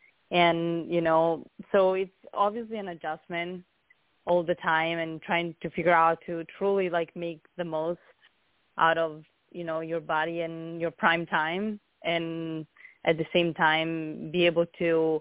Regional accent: Siena, Tuscany, Italy; English is a second language; now in United States; I'm from Italy, from Siena, in Tuscany.

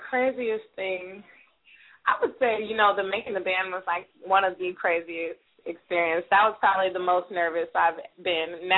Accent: Denver, Colorado, United States; just growing up in Denver, Colorado

